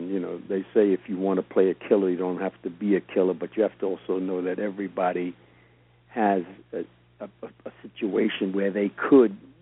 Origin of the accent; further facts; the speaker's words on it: New York, United States; because I grew up a Catholic in New York